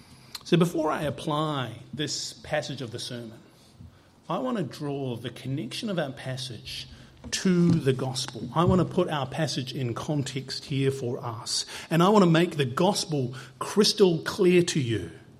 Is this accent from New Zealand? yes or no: yes; New Zealand; I know everyone in New Zealand because I'm from New Zealand.